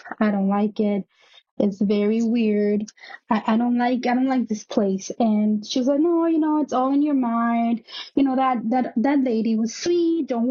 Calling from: New York, United States; also born or lived in Mexico City; I'm calling from New York. This story happened back when I was living in Mexico City.

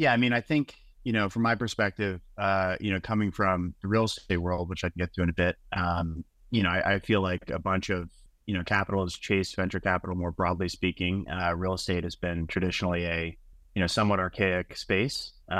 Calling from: Naples, Florida, United States; I'm calling in from Naples, Florida.

